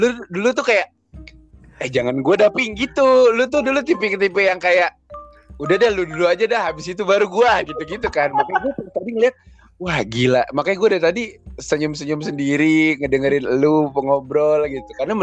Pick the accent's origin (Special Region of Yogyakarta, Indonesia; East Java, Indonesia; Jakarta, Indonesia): Jakarta, Indonesia; mohon maaf ya orang-orang Jakarta, gue juga orang Jakarta juga sih